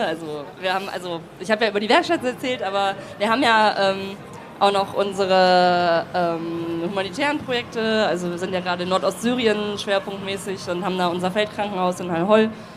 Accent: Cologne, North Rhine-Westphalia, Germany; Nee, ich komme aus Köln.

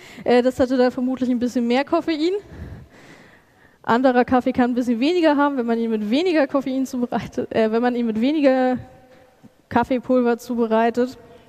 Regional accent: Regensburg, Bavaria, Germany; Ich komme aus Regensburg, das ist Bayern

